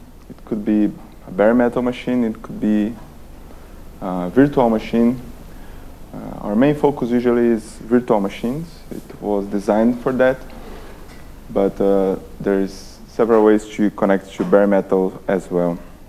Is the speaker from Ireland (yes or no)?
no; Brazil; now in Czech Republic; I was born and raised in Brazil, sunny Brazil, and I came all the way to Czech Republic to work on this project for Red Hat. It's been almost 3 years now